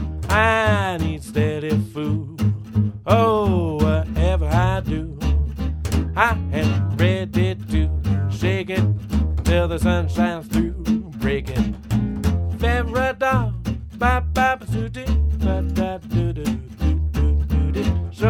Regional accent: Boulder, Colorado, United States; this one here is dedicated to my hometown of Boulder, Colorado

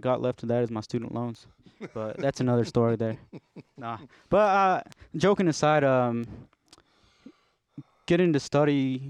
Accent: Alamosa, Colorado, United States; I recorded with some of my mentors growing up in Alamosa

